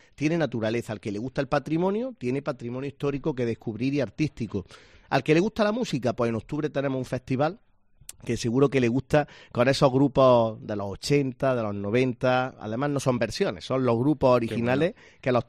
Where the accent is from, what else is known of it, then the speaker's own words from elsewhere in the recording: Loja, Andalusia, Spain; Se come muy bien en Loja. Yo, cuando salimos fuera de Loja, lo descubrimos. Echamos de menos la calidad de nuestra hostelería.